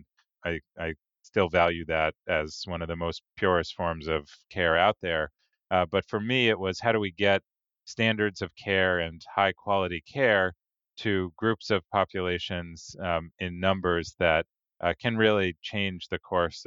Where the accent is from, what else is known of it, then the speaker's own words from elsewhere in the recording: Boston, Massachusetts, United States; now in New York, United States; I'm a huge fan of Boston. I'm a now New Yorker who still carries my Boston allegiances. Grew up as the youngest of three boys.